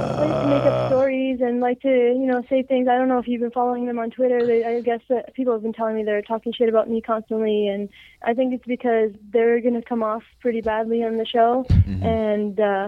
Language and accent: English; Canada; I'm Canadian.